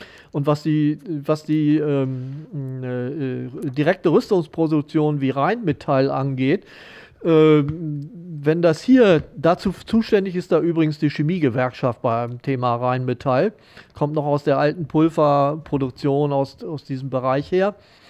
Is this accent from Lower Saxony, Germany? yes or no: yes; Soltau, Lower Saxony, Germany; ich habe es vorhin gerade gesagt, ich komme aus Soltau